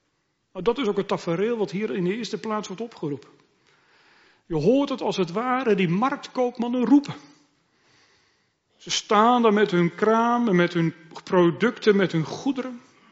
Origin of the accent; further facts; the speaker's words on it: Harderwijk, Gelderland, Netherlands; Bij het woord markt heb ik altijd het beeld van de markt voor ogen van de plaats waar ik opgegroeid ben, Harderwijk.